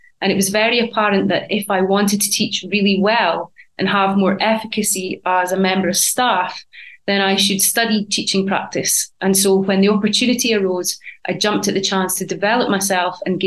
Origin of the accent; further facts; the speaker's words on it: Scotland, United Kingdom; now in China; I am from Scotland